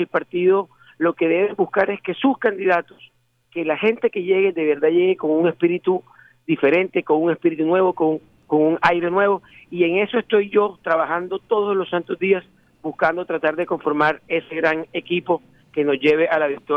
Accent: Atlántico, Colombia; Y yo como ciudadano, y yo como colombiano y como atlanticense

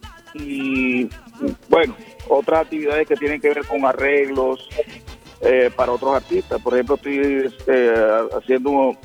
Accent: Barranquilla, Atlántico, Colombia; hace parte de nuestra tradición barranquillera

